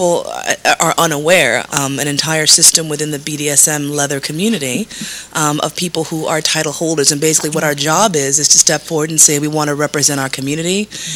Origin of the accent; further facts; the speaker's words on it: New York City, New York, United States; now in Los Angeles, United States; I'm actually from New York. I was born in New York City, in New York Hospital, so I'm a double New Yorker rising. That's my sign. I left New York to move to L.A.